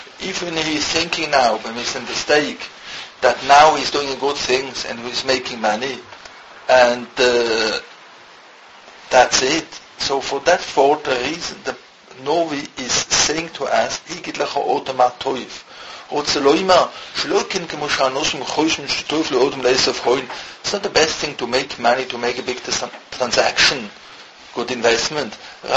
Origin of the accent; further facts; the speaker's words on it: Switzerland; born there; English is a second language; I was born in Switzerland. I graduated my high school with all Greek, Latin, French, different languages. Never learned properly English.